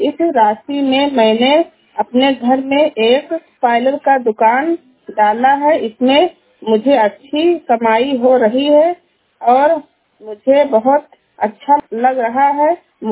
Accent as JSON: {"language": "Hindi", "town": "Balrampur", "region": "Uttar Pradesh", "country": "India", "said": "और हम हरैया सबघरवा बलरामपुर से हूँ।"}